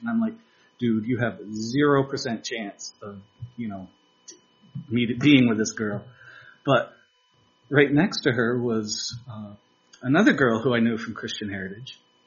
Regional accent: Brattleboro, Vermont, United States; also born or lived in Colorado / Putney / Bellows Falls; I grew up in Brattleboro in this area. I was born in Colorado, but I've grown up mostly in this area. I've lived in Putney, Bells Falls, Brattleboro.

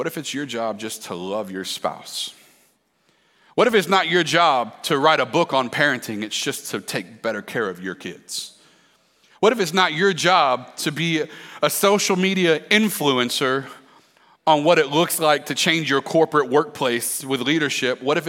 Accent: Pensacola, Florida, United States; I grew up in this city. I grew up in Pensacola.

